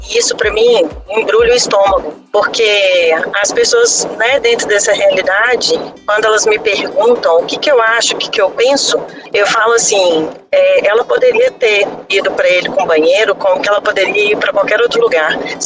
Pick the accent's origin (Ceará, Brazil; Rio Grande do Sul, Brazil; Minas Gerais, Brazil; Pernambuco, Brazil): Minas Gerais, Brazil; Belo Horizonte; eu sou de Belo Horizonte, eu sou advogada.